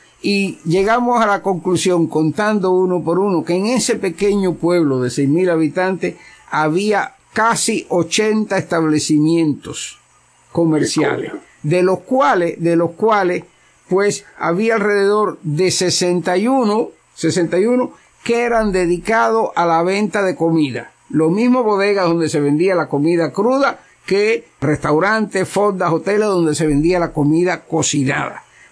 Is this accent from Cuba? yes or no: yes; Unión de Reyes, Matanzas, Cuba; Yo vengo de un pequeño pueblo de campo. La mayoría de los oyentes saben que yo soy de Unión de Reyes, provincia de Matanzas.